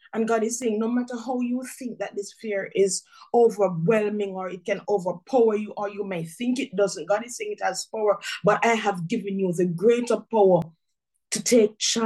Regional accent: Jamaica; moved away as an adult; I'm a Jamaican by birth, and that's where I lived for many years until 2015.

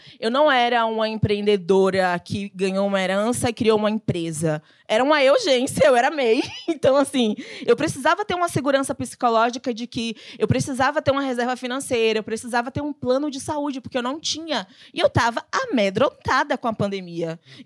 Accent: Alagoinhas, Bahia, Brazil; Eu sou do interior de Alagoinhas, que chama minha cidade, na Bahia.

